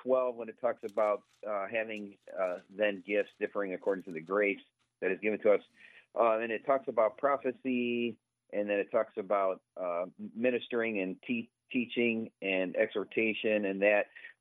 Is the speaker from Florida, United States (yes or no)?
no; Ohio, United States; moved away as an adult; You know, I grew up there in Ohio, spent almost 50 years of my life there, and today it was 70 and sunny here.